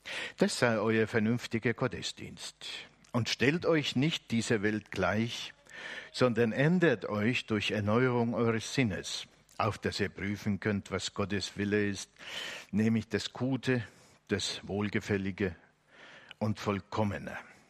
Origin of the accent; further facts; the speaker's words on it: Finland; In meiner Heimat in Finnland